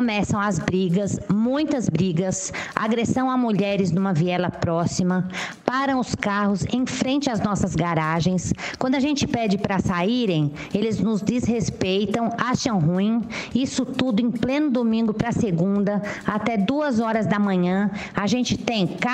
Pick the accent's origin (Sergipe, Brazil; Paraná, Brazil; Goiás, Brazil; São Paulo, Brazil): São Paulo, Brazil; sou do Tatuapé.